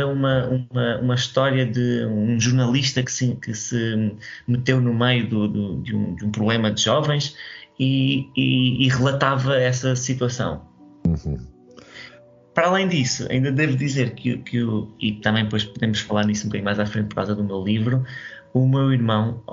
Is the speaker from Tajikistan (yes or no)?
no; Tomar, Santarém, Portugal; moved away as an adult; also born or lived in Lisbon; Eu só saí de Tomar aos meus 18 anos para ir para a faculdade em Lisboa.